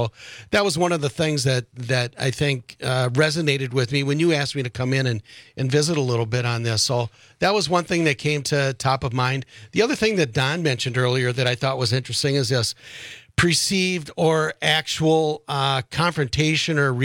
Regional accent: Green Bay, Wisconsin, United States; Well, I grew up in Green Bay. And I guess it was maybe a little bit rural

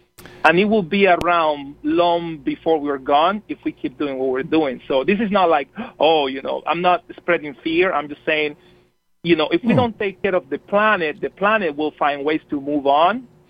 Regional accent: Colombia; English is a second language; moved away as an adult; now in Wisconsin, United States; About the accent, since you mentioned that, I grew up in Colombia and I came to Wisconsin about 18 years ago for college and just fell in love with the state, and this is home now.

